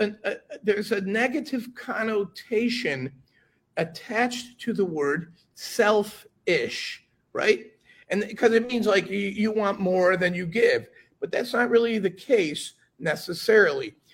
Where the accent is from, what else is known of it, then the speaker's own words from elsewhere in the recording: United States; And so, I'm an American. I'm a city boy.